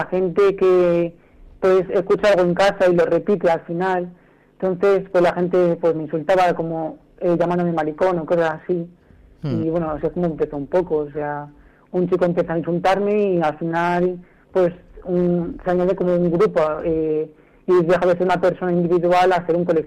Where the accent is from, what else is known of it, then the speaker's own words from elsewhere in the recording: Móstoles, Community of Madrid, Spain; Sí, aunque también soy un poco extremeño, pero bueno.